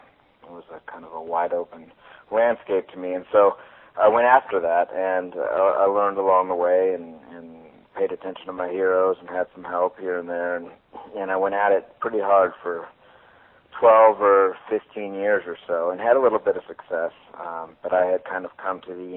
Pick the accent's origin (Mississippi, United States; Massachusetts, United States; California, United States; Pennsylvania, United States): California, United States; San Diego; there's quite an array of musicians from my hometown here in San Diego involved